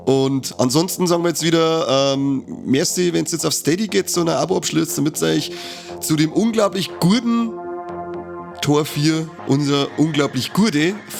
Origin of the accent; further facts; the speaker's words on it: Bavaria, Germany; Und in Bayern sagt man mal, oder bei uns in Niederbayern, nur als Ruch kommst du durch.